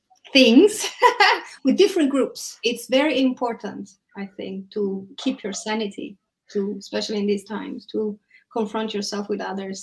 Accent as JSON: {"language": "English", "town": "Naples", "region": "Campania", "country": "Italy", "said": "I am originally from Italy, from Napoli."}